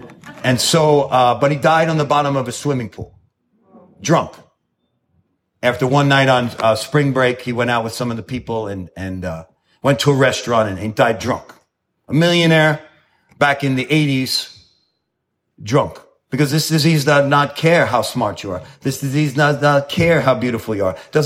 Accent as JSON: {"language": "English", "region": "New York", "country": "United States", "said": "And so I come from New York from the 80s. And New York in the 80s was a New Jack City type of situation."}